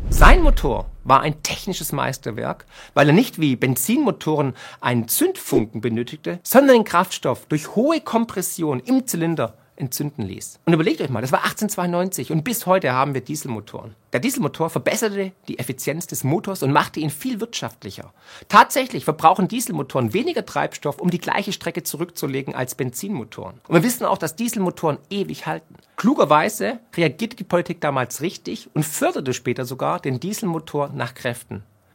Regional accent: Baden-Württemberg, Germany; accent: Swabian; ich bin Schwabe. Hier, jetzt aktuell, bin ich in Schondorf, in der Geburtsstadt von Gottlieb Daimler, dem Gründer von Mercedes-Benz.

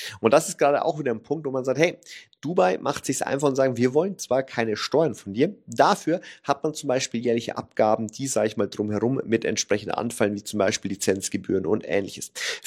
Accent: Germany; wo wir uns als Deutsche wirklich was abschauen könnten

